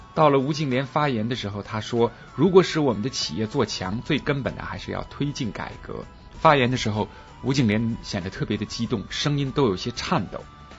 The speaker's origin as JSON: {"language": "Chinese", "country": "China", "said": "大刀向鬼子头上砍去，这首歌对于我们中国人来说是刻骨铭心的"}